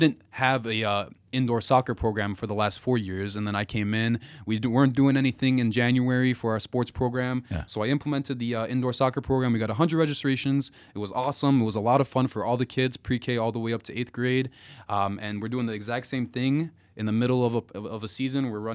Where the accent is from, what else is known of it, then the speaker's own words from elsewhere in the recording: Des Plaines, Illinois, United States; also born or lived in Chicago; now in Galesburg, United States; And then I moved to a suburb outside of Chicago called Des Plaines.